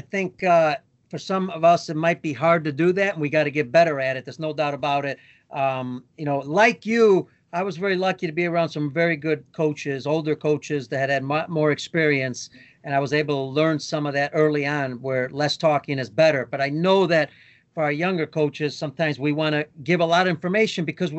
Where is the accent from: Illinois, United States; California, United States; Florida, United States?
Illinois, United States; Chicago; from Chicago.